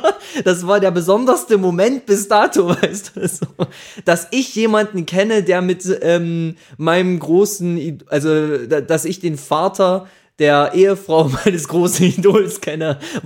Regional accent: Armenia; Ich bin auch Armenier, ja. richtig.

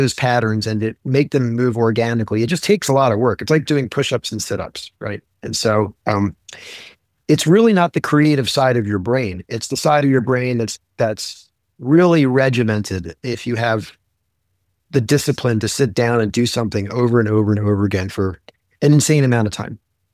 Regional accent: Philadelphia, Pennsylvania, United States; I'm a Jew from Philadelphia

